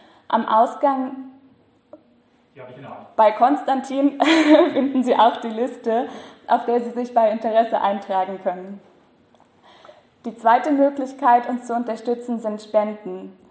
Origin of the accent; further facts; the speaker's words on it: Brandenburg, Germany; ich studiere im 10. Semester Evangelische Theologie in Leipzig. Eigentlich komme ich auch gar nicht aus Sachsen, das hört man vielleicht auch, sondern aus einer ganz kleinen Stadt im Süden von Brandenburg.